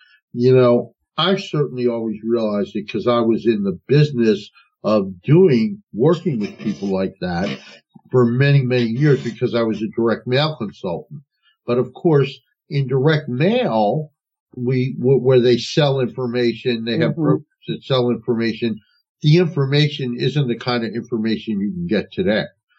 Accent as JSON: {"language": "English", "region": "New Jersey", "country": "United States", "said": "And, you know, I'm not only from North New Jersey, but I've been in politics for 40 years."}